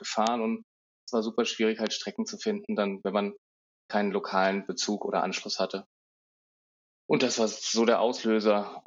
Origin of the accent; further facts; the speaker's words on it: Bad Kreuznach, Rhineland-Palatinate, Germany; hier über dem Fahrradfahren in Bad Kreuznach später, hier wo ich herkomme